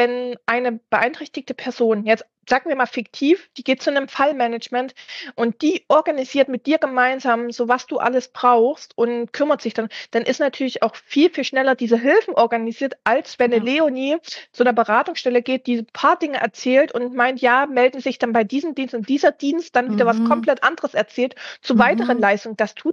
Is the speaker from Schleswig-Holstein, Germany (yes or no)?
no; Saxony, Germany; in Sachsen, also wo ich herkomme